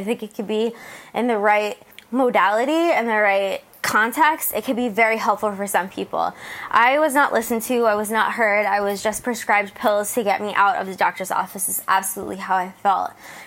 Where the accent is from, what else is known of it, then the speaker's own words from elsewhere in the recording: New Jersey, United States; moved away as an adult; now in San Diego, United States; and I'm left where I grew up in New Jersey to come to San Diego and start a new life.